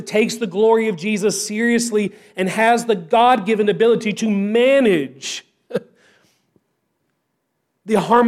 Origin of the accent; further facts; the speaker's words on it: the South, United States; But, and this is, growing up in the South, this is what so many churches fail to do.